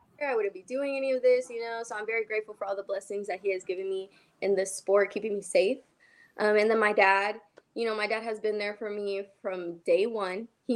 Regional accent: Georgia, United States; also born or lived in Colorado; I was raised in Georgia, but I was born in Colorado.

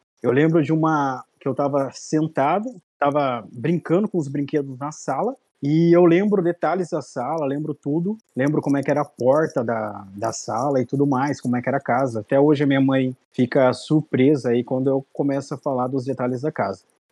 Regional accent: Sorocaba, São Paulo, Brazil; tenho 32 anos, eu sou de Sorocaba e odeio o sol.

